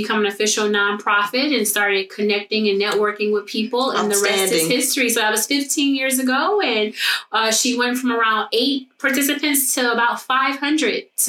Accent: Detroit, Michigan, United States; So I am originally from Detroit. I went to Cass Tech and I absolutely loved my high school.

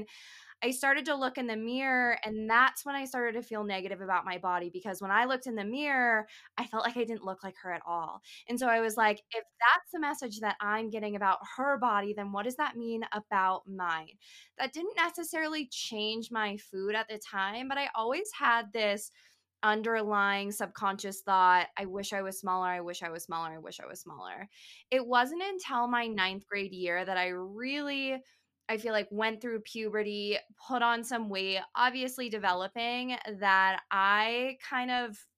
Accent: Arizona, United States; now in Jackson Hole, United States; I live in Jackson Hole, Wyoming, but I'm originally from Arizona. I moved out here 4 years ago for an internship for my master's.

